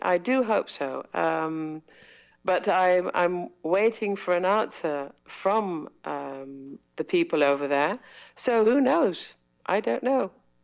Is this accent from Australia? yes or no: no; Netherlands; English is a second language; moved away; to leave from the Netherlands to see more of the world. That gave me a lot of problems when I left my hometown.